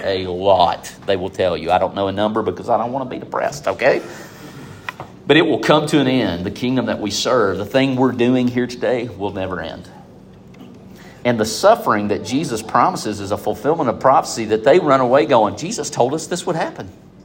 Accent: United States; Because number one, I'm an American, Philippians 2, 14 through 15, right?

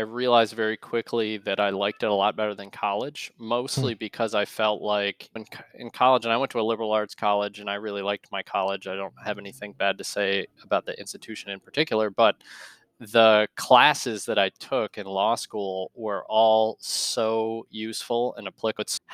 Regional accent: Kentucky, United States; So I grew up in Kentucky.

